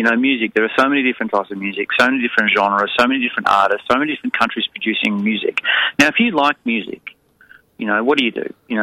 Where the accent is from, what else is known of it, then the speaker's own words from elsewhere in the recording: Australia; forget that we're incredibly, you know, biased that we come from Australia.